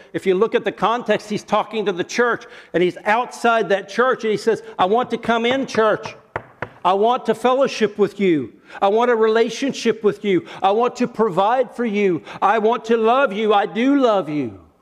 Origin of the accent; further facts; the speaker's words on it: United States; As an American, that offends me because I think I could take care of it.